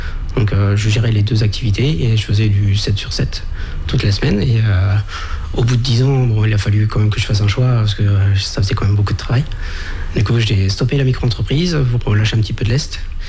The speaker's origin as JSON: {"language": "French", "town": "Tours", "region": "Centre-Val de Loire", "country": "France", "tie": "born or raised there", "said": "Alors moi, je suis originaire de Tours. Et en 2007, je suis venu en Vendée pour trouver du travail."}